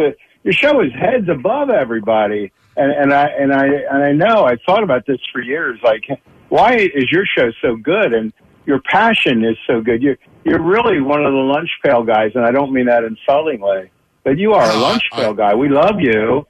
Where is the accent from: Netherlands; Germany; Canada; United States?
United States; Philadelphia, Pennsylvania; moved away as an adult; I'm 70 years old. I grew up in Philadelphia, lived out here in Kentucky for the last 50 years.